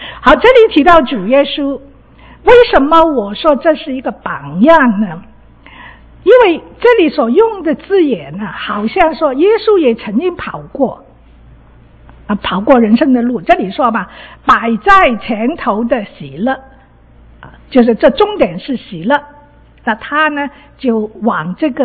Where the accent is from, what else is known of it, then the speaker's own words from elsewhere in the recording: Guangdong, China; Chinese is a second language; 对不起，我是广东人的啊，有时候转不过来那个国语啊